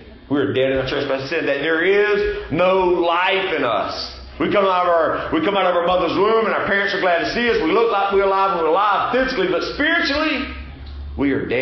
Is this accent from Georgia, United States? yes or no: yes; Georgia, United States; I know growing up in the South Georgia, I had a Jesus that was a devil Jesus.